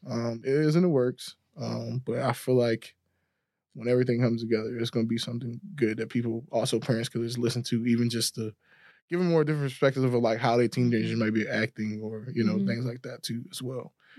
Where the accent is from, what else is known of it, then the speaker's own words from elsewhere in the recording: Richmond, Virginia, United States; I grew up in Richmond, and I grew up with a lot of opportunities, I can say.